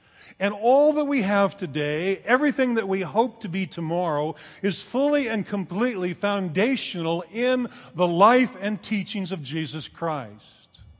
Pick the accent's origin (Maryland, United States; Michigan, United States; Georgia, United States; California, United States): California, United States; I grew up in the California desert, and there was all kinds of electric storms